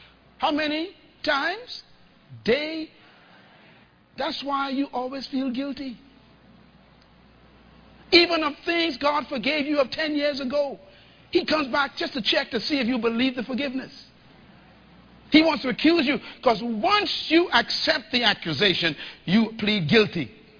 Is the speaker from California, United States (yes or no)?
no; Baytown, Texas, United States; but I was brought up in Baytown.